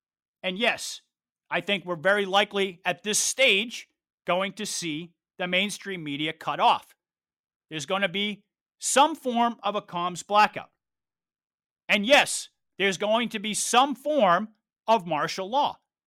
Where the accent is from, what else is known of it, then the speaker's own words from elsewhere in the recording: United States; but right here in America, as an American, I can say the fighting spirit has only gotten stronger amongst patriots.